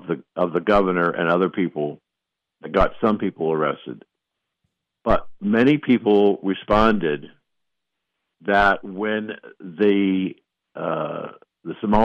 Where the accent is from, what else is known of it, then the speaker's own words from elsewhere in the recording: Ohio, United States; And it so happens that my home state, my hometown, is number two in the nation.